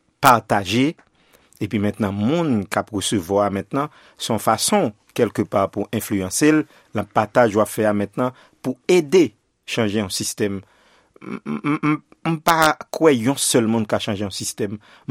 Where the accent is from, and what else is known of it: Haiti